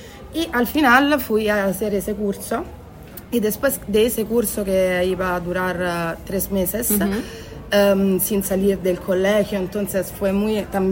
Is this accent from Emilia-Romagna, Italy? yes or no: no; Rome, Lazio, Italy; Spanish is a second language; porque yo soy de Roma